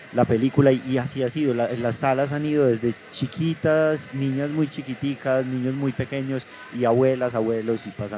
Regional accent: Colombia; nos podemos identificar mucho como colombianos en ella, porque es una familia tradicional.

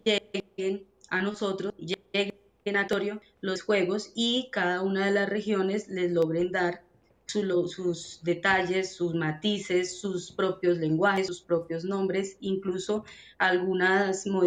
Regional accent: Bogotá, Colombia; yo soy bogotana, Rola, y acá en Cundinamarca

